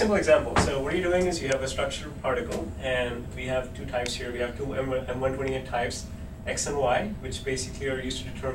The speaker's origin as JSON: {"language": "English", "country": "India", "tie": "born there", "also_born_or_lived": "Canada", "said": "But essentially, I was born in India and pretty much raised everywhere. Most recently, Canada. I was there for 8 years for my undergrad."}